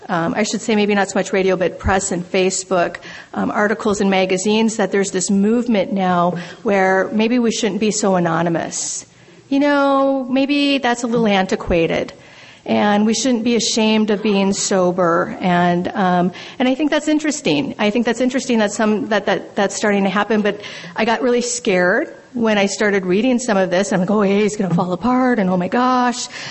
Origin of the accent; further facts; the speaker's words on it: Minnesota, United States; accent: Minnesota; people knew who I was because of my accent, my Minnesota.